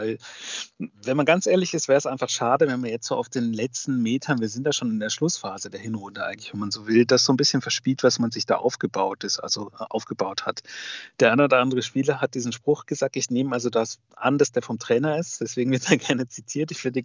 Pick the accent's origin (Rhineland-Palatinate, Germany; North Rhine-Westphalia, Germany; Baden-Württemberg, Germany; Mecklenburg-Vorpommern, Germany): North Rhine-Westphalia, Germany; Soest; born there; ich bin gebürtiger Soester